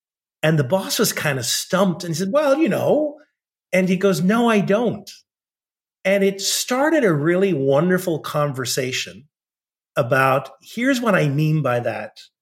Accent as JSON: {"language": "English", "country": "Ireland", "tie": "born or raised there", "said": "I grew up in Ireland"}